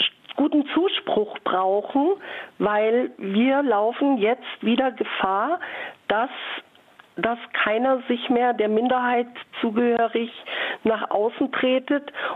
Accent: Germany; Wissen Sie, in erster Linie sind wir Deutsche.

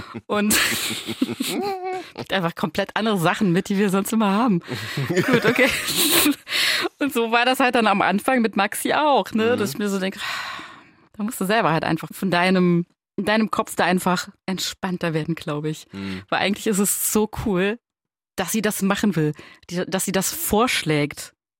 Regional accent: Saarland, Germany; bei uns im Saarland

